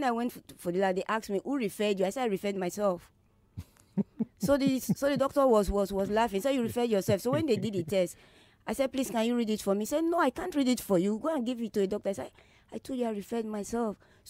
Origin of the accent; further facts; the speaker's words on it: Sapele, Delta, Nigeria; Abeke, I'm from Delta State, Sapele proper.